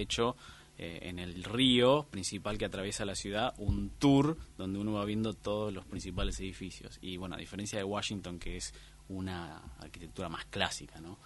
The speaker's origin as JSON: {"language": "Spanish", "town": "Pinamar", "region": "Buenos Aires Province", "country": "Argentina", "tie": "born or raised there", "also_born_or_lived": "Mar del Plata", "moved": "yes", "said": "Me crié en Pinamar. Pero bueno, viví mucho tiempo fuera de Argentina. Y de hecho, la ciudad que más siento como mi hogar son las dos donde he estado más en mi trabajo, que es Buenos Aires y Washington."}